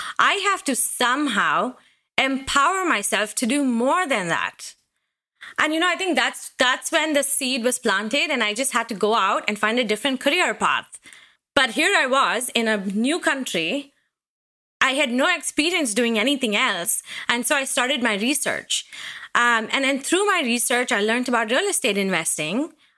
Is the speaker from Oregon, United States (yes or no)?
no; Seattle, Washington, United States; I mean, we live in the Pacific Northwest. I am from Seattle, Washington.